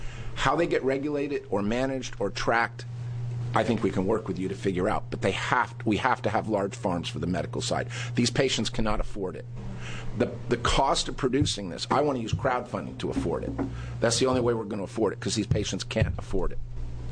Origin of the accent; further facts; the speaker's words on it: Bend, Oregon, United States; I'm from Bend, Oregon. I'm a dispensary owner in Bend.